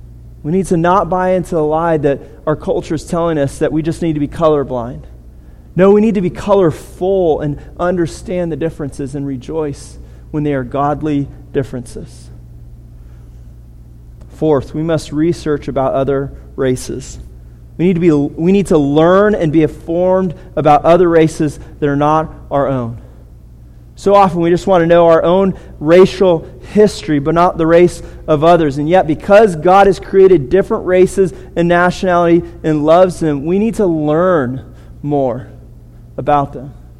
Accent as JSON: {"language": "English", "region": "California", "country": "United States", "tie": "born or raised there", "said": "Growing up in California, I've been around enough Mexicans that as a white person, it was often hard"}